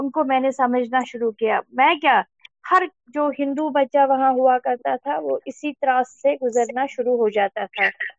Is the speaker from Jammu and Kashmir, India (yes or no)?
yes; Srinagar, Jammu and Kashmir, India; born there; मेरा जन्म श्रीनगर कश्मीर में हुआ। वास्तव में मैं एक कश्मीर के एक जो गांव है बारामूला डिस्ट्रिक्ट में पड़ता है, वो सीर जागीर